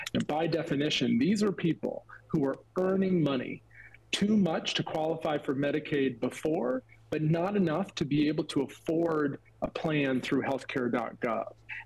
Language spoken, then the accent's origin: English; North Carolina, United States; my personal story growing up in North Carolina without health insurance